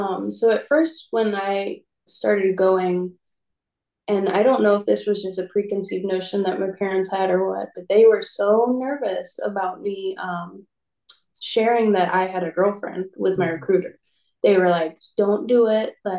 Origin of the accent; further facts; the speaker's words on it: Georgia, United States; I'm from Georgia, by the way. So I left the airport out of Atlanta, that night.